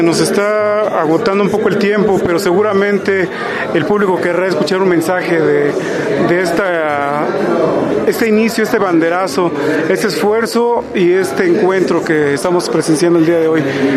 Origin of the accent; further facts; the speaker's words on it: Mexico; es parte de nuestra cultura, de nuestro valor como mexicanos